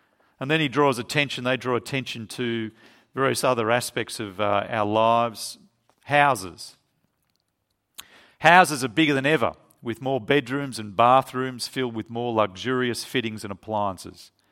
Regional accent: Australia; And I'm an Australian. Australians like good coffee.

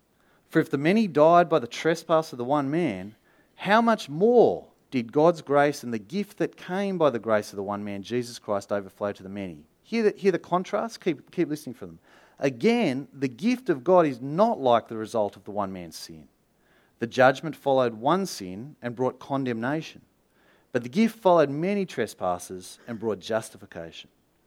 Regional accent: Australia; So I'm descended from criminals. And I sort of like that because I'm Australian.

